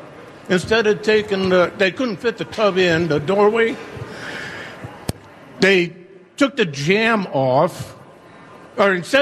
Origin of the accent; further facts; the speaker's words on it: Michigan City, Indiana, United States; from Michigan City, Indiana.